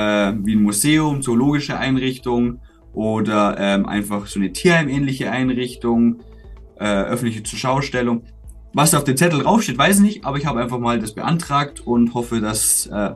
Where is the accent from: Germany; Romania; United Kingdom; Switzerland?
Germany; Bavaria; Ich komme ursprünglich aus Bayern, da ist es verboten.